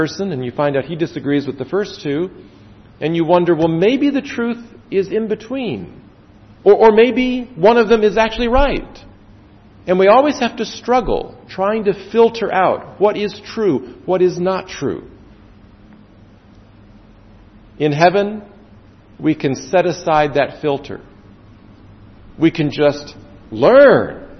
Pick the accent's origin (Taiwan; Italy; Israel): Taiwan; because I grew up in Taiwan and they were living in the United States